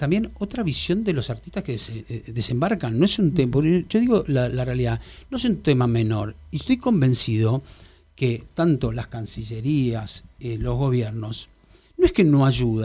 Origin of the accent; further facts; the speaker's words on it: Argentina; yo creo que nosotros como argentinos tenemos que unificar criterios para el tema de exportación de arte.